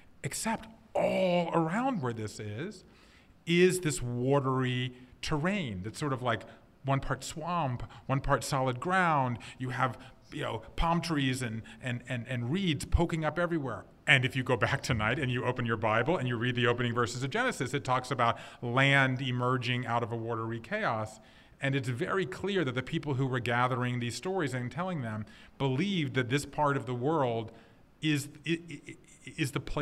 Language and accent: English; Savannah, Georgia, United States; I'm from Georgia, right? I grew up in Savannah.